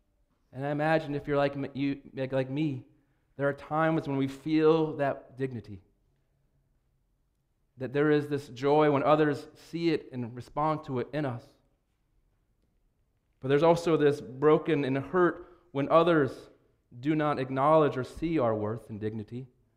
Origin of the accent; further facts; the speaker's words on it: Ohio, United States; When I was growing up in Ohio, we would sometimes go to Kentucky to a place called Red River Gorge.